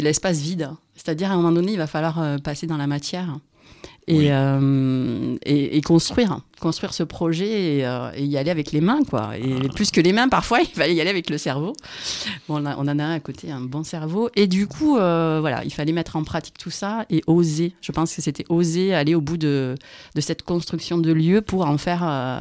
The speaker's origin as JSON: {"language": "French", "region": "Occitanie", "country": "France", "tie": "born or raised there", "accent": "Tarn-et-Garonne", "lives_now": "Cahors, France", "said": "je suis native du Tarn-et-Garonne et j'habite Cahors depuis 7 ans. Et j'habite pas très loin du jardin forêt de Cabessu."}